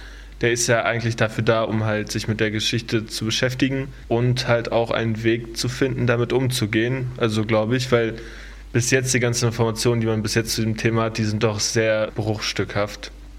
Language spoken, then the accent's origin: German; Meinerzhagen, North Rhine-Westphalia, Germany; Ich komme aus Meinerzhagen, das ist im Sauerland, so mitten zwischen Köln und Dortmund.